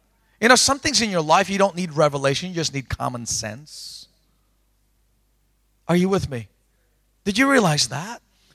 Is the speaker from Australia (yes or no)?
yes; Australia; You see, the Aussie mentality is that we're the Aussie bleeders.